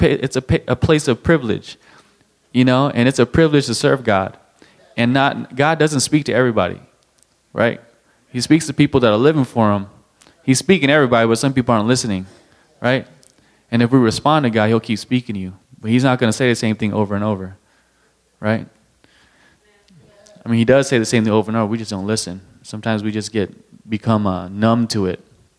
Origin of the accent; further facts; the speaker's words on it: Albuquerque, New Mexico, United States; Growing up in Albuquerque, it was I didn't get a lot of what I needed from my parents.